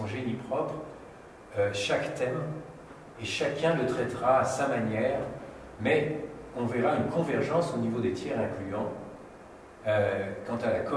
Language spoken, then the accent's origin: French; France; Je suis français, les Anglais, je les aime beaucoup, hein, j'adore leur langue et tout